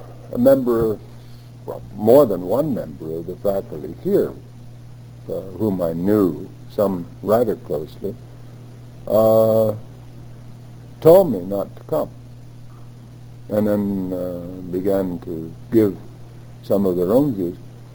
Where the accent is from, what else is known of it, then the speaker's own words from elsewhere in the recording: Lindsborg, Kansas, United States; I was born in Kansas City and obviously many years ago, 1913, lived in and around a Swedish community in Kansas, the Swedish community is Lindsborg, where I attended high school and graduated.